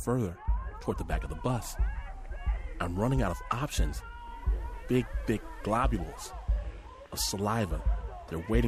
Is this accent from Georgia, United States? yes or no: no; Michigan, United States; also born or lived in Detroit; I moved from the city to very rural Michigan. I was born in Detroit, Michigan, right? And when I was a little kid, we moved out to the middle of nowhere.